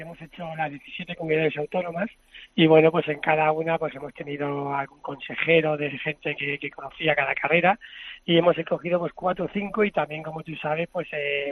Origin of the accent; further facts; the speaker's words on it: La Solana, Castilla-La Mancha, Spain; me quedaría con la carrera de mi pueblo, ¿no? En mi pueblo también se hace una carrera de 10 kilómetros en La Solana, que tiene 15.000 habitantes